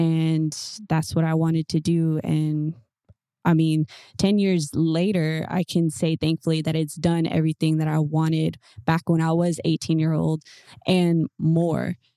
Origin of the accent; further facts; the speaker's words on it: California, United States; I'm originally from California, actually, Southern California.